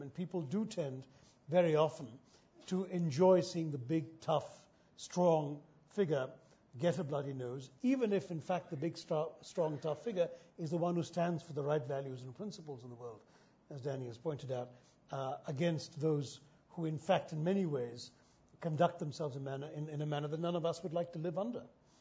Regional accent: India; it wasn't all that typical growing up in India

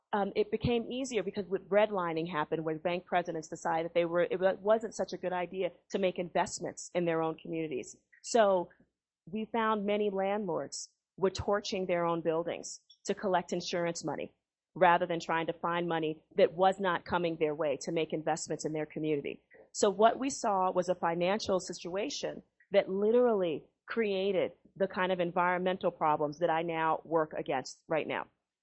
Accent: Bronx, New York, United States; I'm from the South Bronx, and I grew up there

